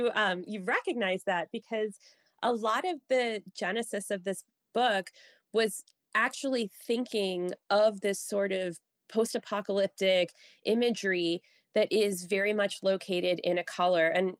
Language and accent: English; Maryland, United States; now in Wisconsin, United States